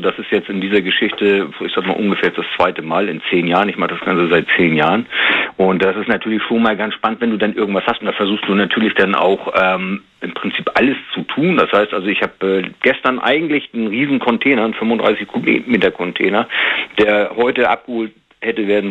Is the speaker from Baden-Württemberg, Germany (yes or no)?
no; Schleswig-Holstein, Germany; Also ich komme aus dem Hamburger Bereich zwischen Hamburg und Lübeck.